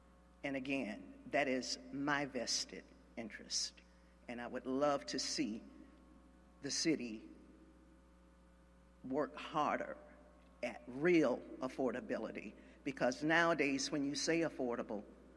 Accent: St. Petersburg, Florida, United States; I am a native of St. Petersburg. I grew up in the Tropicana Field area at 1743 Fifth Avenue South, right where the parking lot is for the Rays.

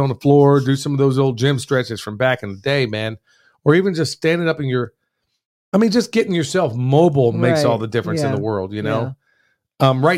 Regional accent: Oklahoma, United States; when I was a kid growing up in Oklahoma, every morning you would see all these old timers sitting in the window at Brahms.

